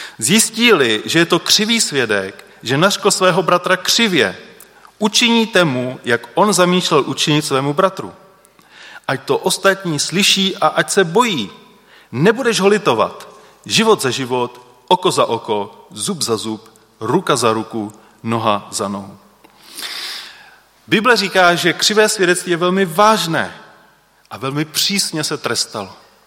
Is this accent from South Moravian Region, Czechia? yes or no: no; Liberec, Liberec Region, Czechia; Jste na Moravě, že jo? Tady se říká lež jak Praha. U nás v Liberci, já nevím proč, ale tam se říkalo, to je lež jak Brno.